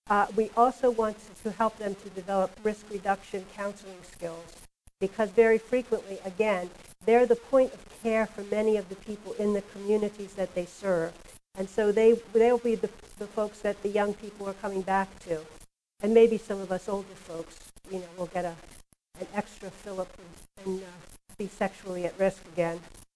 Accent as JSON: {"language": "English", "town": "Baltimore", "region": "Maryland", "country": "United States", "said": "I'm from Baltimore, by the way."}